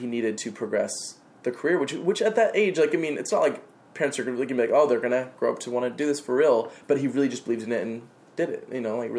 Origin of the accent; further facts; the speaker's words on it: Utah, United States; I mean, I grew up in Utah, which is very conservative in the first place